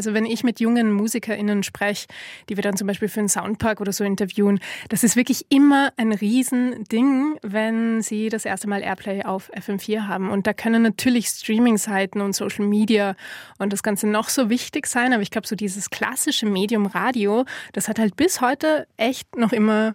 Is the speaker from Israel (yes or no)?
no; Graz, Styria, Austria; ich bin ja auch nicht aus Wien, sondern ich bin aus Graz.